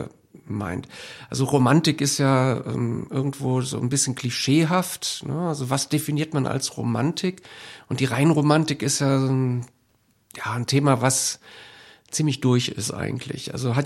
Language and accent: German; Oberwinter, Rhineland-Palatinate, Germany; Ich komme aus Köln beziehungsweise aus Oberwinter. Ich arbeite in Köln.